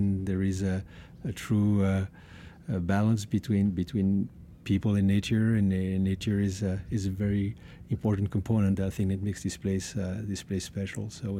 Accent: Switzerland; moved away as an adult; now in Napa, United States; I'm from Switzerland originally. I've been living in the US for 20 years now. I'm based out of California, Napa.

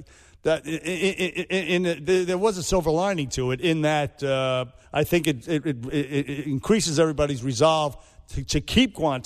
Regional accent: Bronx, New York, United States; my old home, my hometown, the Boogie Down Bronx

